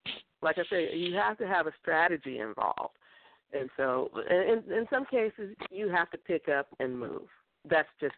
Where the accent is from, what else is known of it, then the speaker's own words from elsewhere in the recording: Florida, United States; to be honest, I am from Florida, so I can't speak totally for California.